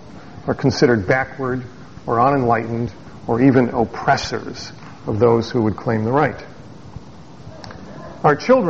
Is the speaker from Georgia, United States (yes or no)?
no; Bellwood, Illinois, United States; I was raised in Bellwood in Elmhurst